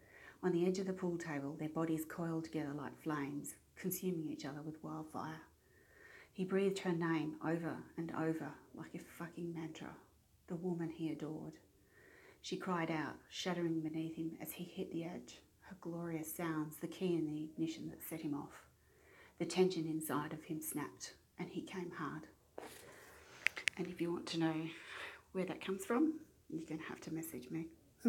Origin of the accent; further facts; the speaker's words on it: Australia; accent: Australian; It wasn't until I travelled, went and lived in London, did I realise actually how Australian I sound. And my accent's affected by who I'm around.